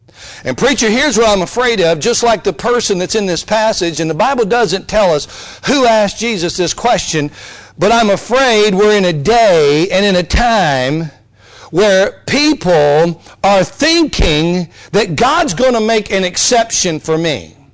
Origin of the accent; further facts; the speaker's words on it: Mississippi, United States; also born or lived in Alabama; When I was a boy growing up and we moved from Alabama to North Mississippi, the house my parents bought was right across the street from the city park.